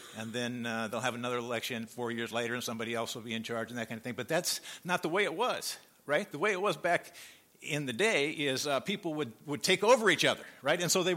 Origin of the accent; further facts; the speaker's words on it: Nebraska, United States; I grew up in Nebraska, and in the capital of Nebraska, there's a real tall building.